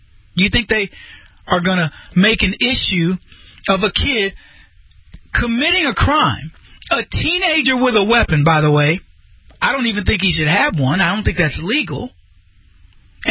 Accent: United States; proud to be born here. I mean, I can't even see straight sometimes. I'm like, whoa, thank the Lord. I'm American.

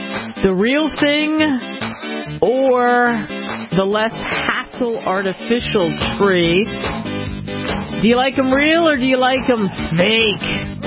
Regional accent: Cherry Hill, New Jersey, United States; And in I grew up in Cherry Hill, just a stone's throw away from Philadelphia

